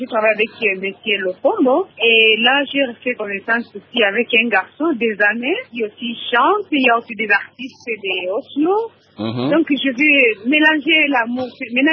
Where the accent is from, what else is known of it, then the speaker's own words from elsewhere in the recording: Kivu, DR Congo; Moi, je suis de l'Est, de Kivu.